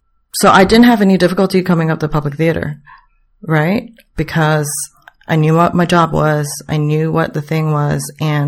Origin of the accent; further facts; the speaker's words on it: Singapore; But I come from Singapore. I came from an ethnic majority. I am solidly middle to upper middle class where I come from.